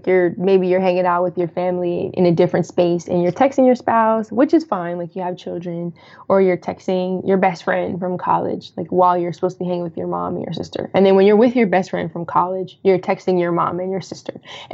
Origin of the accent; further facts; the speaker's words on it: Colorado Springs, Colorado, United States; I'm originally from Colorado. So that was in Colorado Springs, where I'm from. And then when I moved to the DMV area, they call it the DC, Maryland, Virginia area, DMV